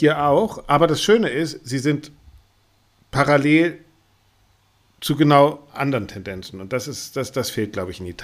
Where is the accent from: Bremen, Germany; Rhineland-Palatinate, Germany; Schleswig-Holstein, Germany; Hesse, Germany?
Bremen, Germany; für mich als Bremer